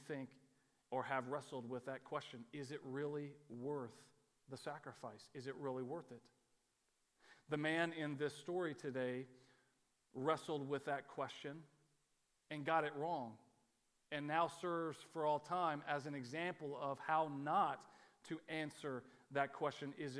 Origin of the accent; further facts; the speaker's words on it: Texas, United States; I think that being able to finally say, I'm from Texas, it's not my home